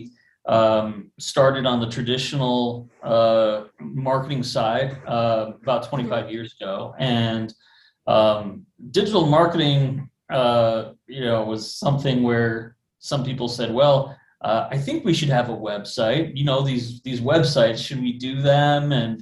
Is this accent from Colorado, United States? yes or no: no; Chicago, Illinois, United States; I am from Chicago. I am on the north side of the city.